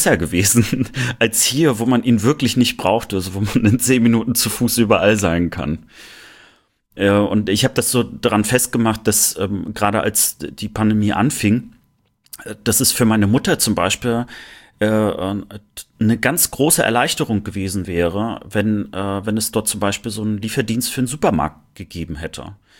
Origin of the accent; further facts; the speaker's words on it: Rostock, Mecklenburg-Vorpommern, Germany; wieder auch also Warnemünde zu sehen und Rostock zu spüren. Also ich merke schon, dass es doch noch meine Heimat ist. Also die Entfernung ist noch nicht da. Also ich fühle mich trotzdem dort noch zu Hause.